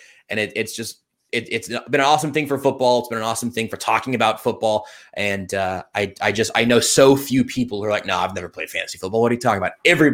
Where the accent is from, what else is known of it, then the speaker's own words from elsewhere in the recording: Ohio, United States; Born and raised in Ohio.